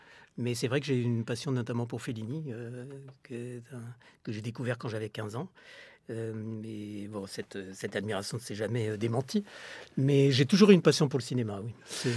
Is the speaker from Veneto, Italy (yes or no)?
no; Rome, Lazio, Italy; born there; D'abord, je retrouvais ma ville natale, parce que je suis né à Rome.